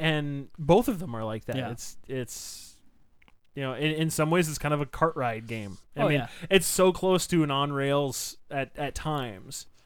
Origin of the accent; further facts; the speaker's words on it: Minnesota, United States; And then, Minnesota Sports once again realizes, oh, shit, we're from Minnesota.